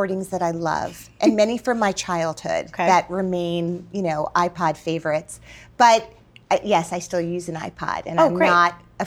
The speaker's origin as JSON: {"language": "English", "region": "New Jersey", "country": "United States", "tie": "born there", "said": "I was born in New Jersey. I think you're my first Jersey girl."}